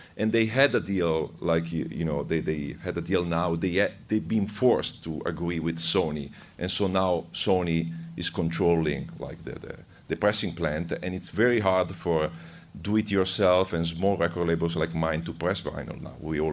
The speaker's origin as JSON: {"language": "English", "country": "Italy", "second_language": "English", "said": "I come from Italy, so I apologize for my English."}